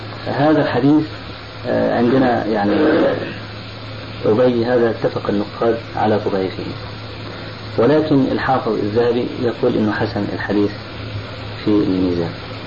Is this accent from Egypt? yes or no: yes; Egypt; فأخذها بعض الناس عندنا في مصر